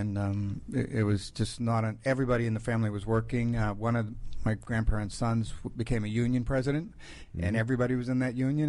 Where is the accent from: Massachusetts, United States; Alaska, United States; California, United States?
Massachusetts, United States; Boston; now in Washington, United States; I'm from Boston.